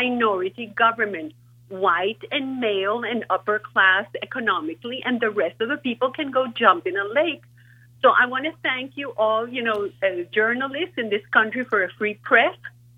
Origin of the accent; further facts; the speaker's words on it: Venezuela; now in United States; I come from Venezuela, which is the tip of South America. We're a Caribbean country.